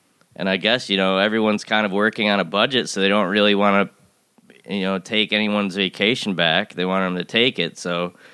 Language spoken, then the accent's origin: English; Owego, New York, United States; my parents, I think it was 2012, went through an actual flood of my hometown of Owego, New York